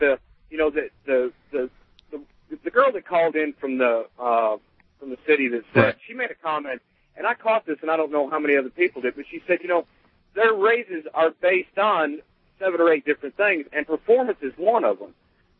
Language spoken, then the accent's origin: English; Chicago, Illinois, United States; And now, originally I come from Chicago, and, you know, they were everywhere out there.